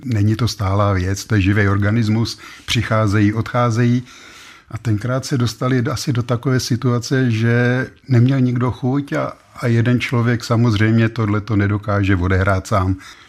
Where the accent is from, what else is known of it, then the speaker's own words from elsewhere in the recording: Děčín, Ústí nad Labem Region, Czechia; No rodák, já jsem se narodil v Děčíně, ty se sem od svého narození.